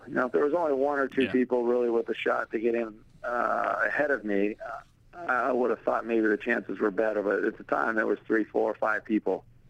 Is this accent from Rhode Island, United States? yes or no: no; Pennsylvania, United States; my parents grew up in the Pittsburgh area, I'm from Pennsylvania, so to do it there kind of in front of a home crowd was a lot of fun.